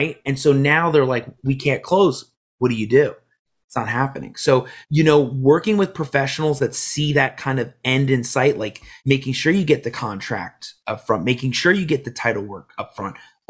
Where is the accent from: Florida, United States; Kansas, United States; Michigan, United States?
Florida, United States; Miami; I grew up in Miami. So I knew that I needed to see a different opportunity.